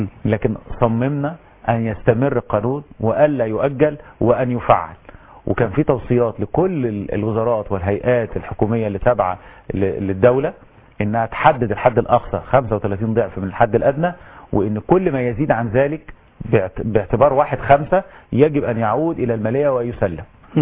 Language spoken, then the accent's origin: Arabic; Egypt; عندنا في مصر الحالة العكس، الأساسي هو 20% و80% من الأجر مربوط بالمتغير